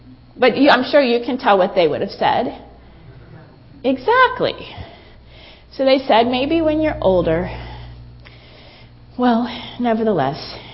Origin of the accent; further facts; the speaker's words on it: Florida, United States; also born or lived in Michigan; When I was born in Michigan, and then my family moved to Florida just before I was 7. And so most of my growing up years, I grew up in the warm south of Florida.